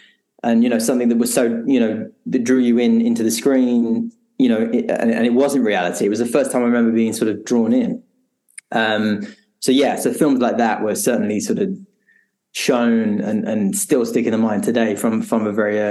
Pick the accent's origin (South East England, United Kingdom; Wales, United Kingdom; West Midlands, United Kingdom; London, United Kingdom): West Midlands, United Kingdom; Worcester; So I grew up in the Midlands in the UK, so a town called Worcester.